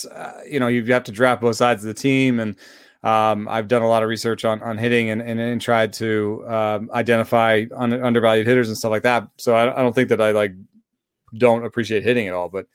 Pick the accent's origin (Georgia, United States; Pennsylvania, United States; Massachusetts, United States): Georgia, United States; Atlanta; also born or lived in New York, United States; I grew up in Atlanta, so I'm somewhere in between. That's right. Did 10 years in New York.